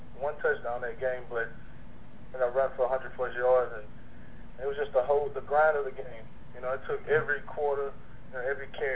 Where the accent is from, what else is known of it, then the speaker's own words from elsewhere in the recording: Louisiana, United States; it would be better if I could do it in my home state, in front of my family, in front of my people. So that's ultimately why I chose LSU.